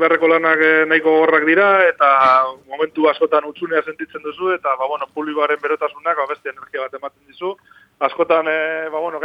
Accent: Bilbao, Basque Country, Spain; ni adibidez bilbotarra naiz, eta aizkolari bilbotar bat, unibertsitate ikasketak dituenak

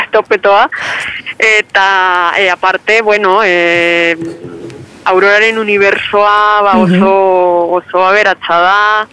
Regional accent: Colombia; now in Spain; orain dela bi 12 urte iritsi nintzen ona Euskal Herrira. Baina bueno, ni naiz migratzaile. Euskalduna naiz. Eta kolombiarra naiz, noski baiet.

